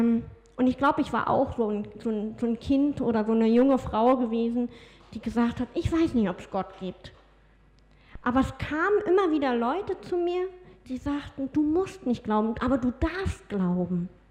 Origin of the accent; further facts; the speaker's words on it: Mecklenburg-Vorpommern, Germany; Aber ich bin ja in Mecklenburg-Vorpommern aufgewachsen.